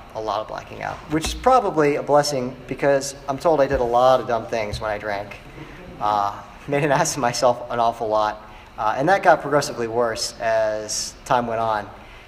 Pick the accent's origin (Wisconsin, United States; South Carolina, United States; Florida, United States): Florida, United States; Naples; I grew up in Naples, a couple hours south on this coast, and went to USF at Tampa